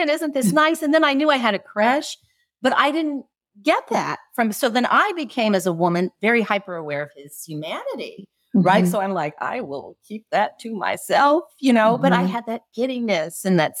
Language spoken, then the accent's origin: English; Midwest, United States; you just got growing up in Gen X and in the Midwest